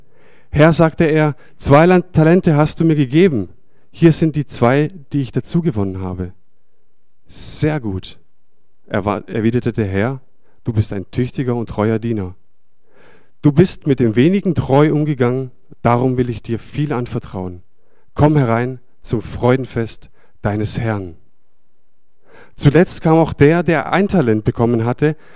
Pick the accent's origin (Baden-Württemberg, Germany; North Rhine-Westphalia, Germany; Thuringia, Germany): Baden-Württemberg, Germany; Stuttgart; die Chrissy, meine Frau und ich, wir kommen aus dem Ländle, aus Sturgert, so sagt man in Stuttgart.